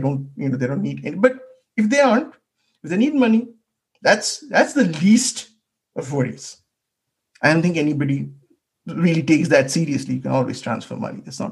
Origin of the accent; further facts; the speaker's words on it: Kolkata, West Bengal, India; For me, I come from Calcutta. There were no jobs in Calcutta.